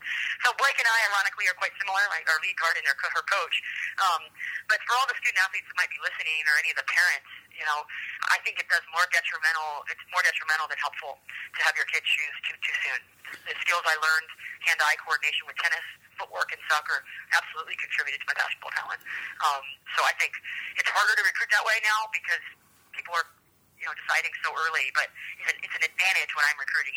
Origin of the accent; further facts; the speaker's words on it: New Hampshire, United States; You know, New Hampshire's my home. My parents still live there. And, you know, I vacation there in the summer.